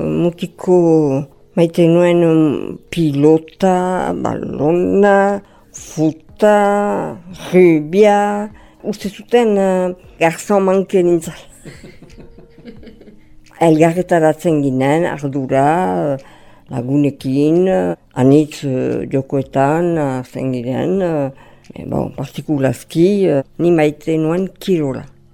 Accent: Irissarry, Nouvelle-Aquitaine, France; Irrizarrin sortu naiz, eta Irrizarrin lan egin dut, esposatu niz

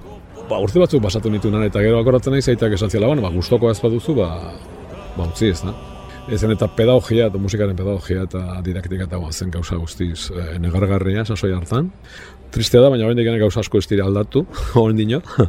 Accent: Ibarra, Basque Country, Spain; also born or lived in Donostia / Bilbao; now in Amorebieta-Etxano, Spain; ni Ibarren jaio naiz, naiz eta gero Ibartik ez dakit, gazterik atera nintzen Donostiara, gero Ibarrera bueltatu, bueno, azkenean Bilbora joan nintzen, orain Zornotzan, Moribeta etxan non bizi naiz.

